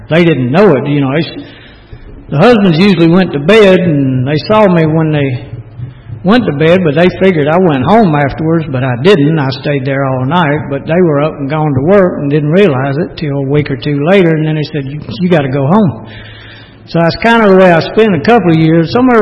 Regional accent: Kirkwood, United States; And we grew up kind of in Kirkwood, and then we moved over off of Glenwood Road, the old Glenwood Drive-In.

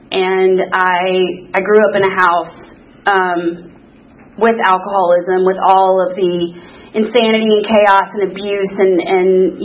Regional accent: Atlanta, Georgia, United States; So I was born in Atlanta, Georgia, at Emory University Hospital, one of the last babies born there, and to a mom and a dad, and we lived in Candler Park

